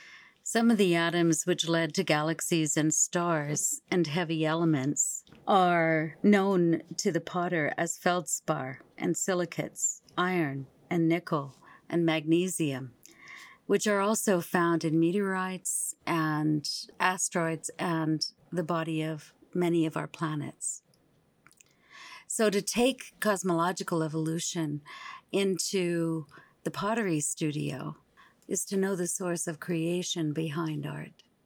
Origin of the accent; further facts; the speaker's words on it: Edmonton, Alberta, Canada; I am from Edmonton, Alberta, the land of shale and clay.